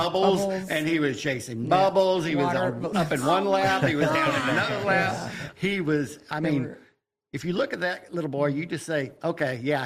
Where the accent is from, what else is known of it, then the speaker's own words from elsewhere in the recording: Texas, United States; I grew up in West Texas and that was normal.